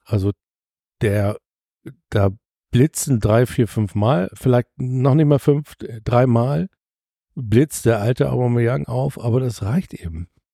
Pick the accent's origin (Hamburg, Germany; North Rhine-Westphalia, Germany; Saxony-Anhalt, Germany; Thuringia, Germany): Hamburg, Germany; Leute, ich komme zwar aus St. Pauli